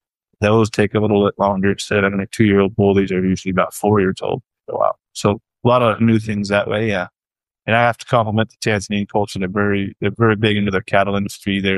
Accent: Jordan Valley, Oregon, United States; I grew up in Jordan Valley, Oregon on the Idaho side.

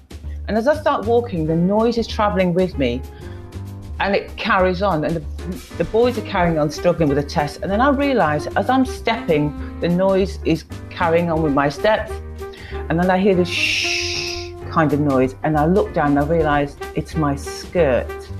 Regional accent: United Kingdom; So I'm from the UK, if you can tell by my accent.

